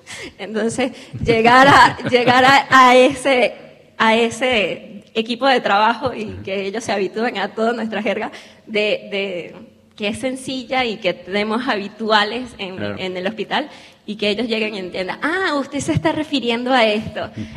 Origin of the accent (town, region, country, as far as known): Venezuela; now in Argentina